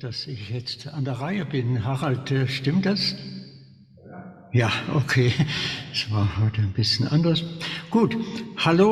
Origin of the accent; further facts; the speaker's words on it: Saxony, Germany; denen ich begegnen werde im schönen Erzgebirge meiner Heimat.